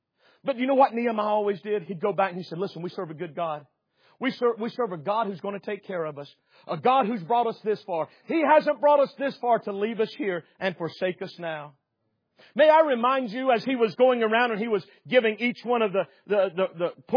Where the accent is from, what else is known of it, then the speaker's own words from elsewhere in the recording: the South, United States; Amen, preacher. I'm from the South. That's what we say.